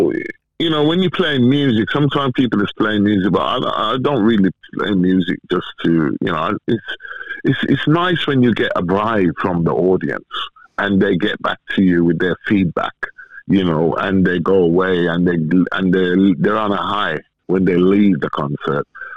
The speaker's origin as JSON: {"language": "English", "country": "Jamaica", "tie": "born or raised there", "said": "Yes, because I lived in Jamaica for 10 years."}